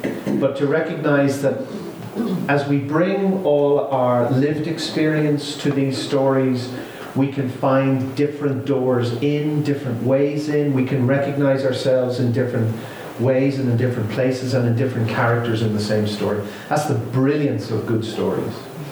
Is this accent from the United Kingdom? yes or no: yes; Northern Ireland, United Kingdom; and I'm from Northern Ireland